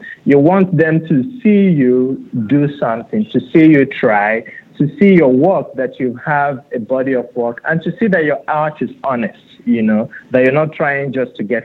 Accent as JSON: {"language": "English", "country": "Nigeria", "tie": "born or raised there", "moved": "yes", "said": "But I grew up in Nigeria, and if you come from a family where the parents are a little enlightened, they want you to be college educated"}